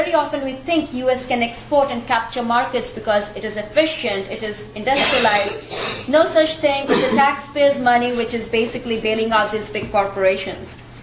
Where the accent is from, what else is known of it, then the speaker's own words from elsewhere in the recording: India; when I was growing up in India